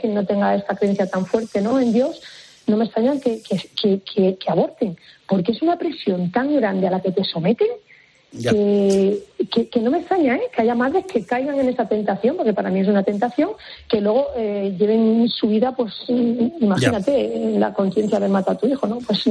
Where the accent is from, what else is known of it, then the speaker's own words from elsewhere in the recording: Albacete, Castilla-La Mancha, Spain; yo soy de Albacete, bueno, vivimos en Albacete